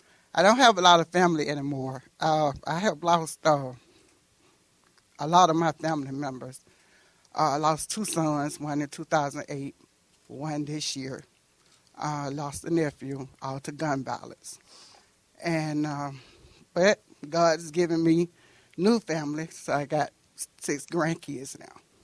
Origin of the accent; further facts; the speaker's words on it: Atlanta, Georgia, United States; I was raised in Atlanta Projects, and I'm tired of my family dying from gun violence.